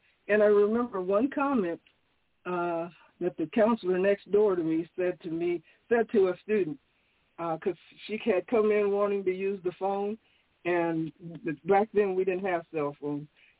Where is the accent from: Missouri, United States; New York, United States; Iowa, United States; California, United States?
Iowa, United States; Des Moines; I came back to Des Moines, my hometown, yay, and I got a job with the Des Moines Public Schools